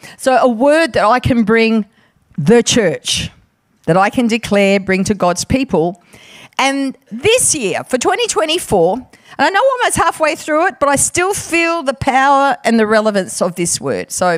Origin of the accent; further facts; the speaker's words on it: Perth, Western Australia, Australia; also born or lived in Sydney / Queensland; here in Adelaide in Happy Valley for 12 years. So I've been around. I've gallivanted around a bit. 14 years in Sydney. Lived in Queensland for 7 years. But I'm originally from Perth, and I've returned back.